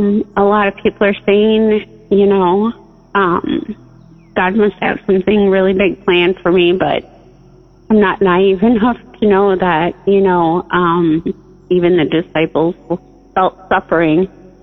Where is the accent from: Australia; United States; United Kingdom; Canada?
United States; Wisconsin; I'm from Wisconsin.